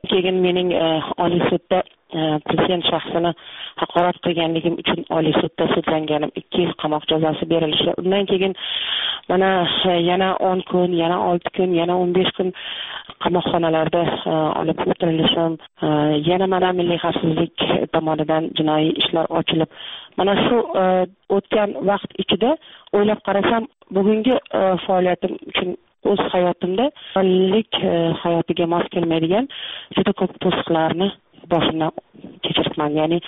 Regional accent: Tashkent, Uzbekistan; born there; Toshkentda, Toshkent shahridagi mana shu Beruniy xiyobonida u yerlarni biz men tug'ilgan paytda dala deyishardi

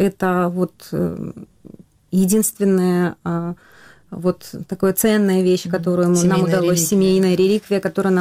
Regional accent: Tashkent, Uzbekistan; С детства я родилась в Ташкенте в 72-м году

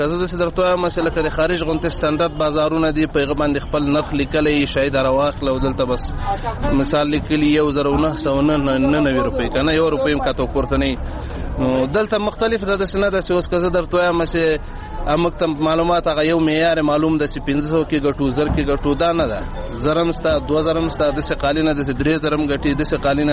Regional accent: Logar, Afghanistan; زه د لوګر ولایت اوسیدونکی یم

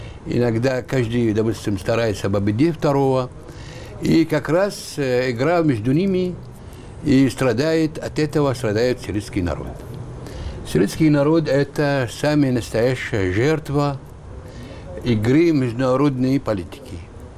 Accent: Aleppo, Aleppo Governorate, Syria; Я сам из Алеппо.

